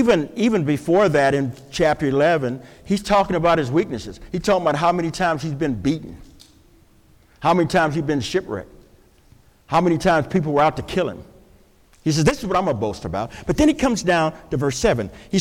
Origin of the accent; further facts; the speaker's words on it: Texas, United States; growing up in Texas, I'd go around barefooted, and we call them sticker bugs.